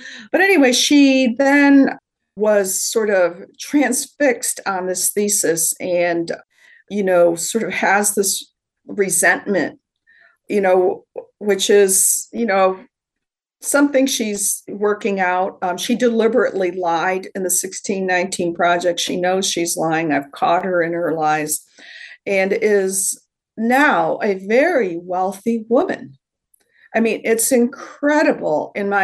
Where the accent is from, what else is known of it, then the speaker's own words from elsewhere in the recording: the North, United States; I grew up in the North, and, you know, it was the bad Southerners who had slaves